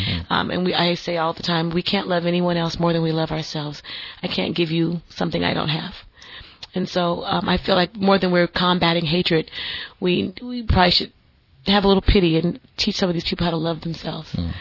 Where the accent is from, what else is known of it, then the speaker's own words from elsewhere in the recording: Memphis, Tennessee, United States; I'm from Memphis. You know what I'm saying?